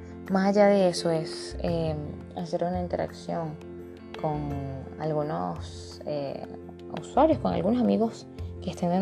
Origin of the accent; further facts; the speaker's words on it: Venezuela; historia de los venezolanos pues se repite en cada país.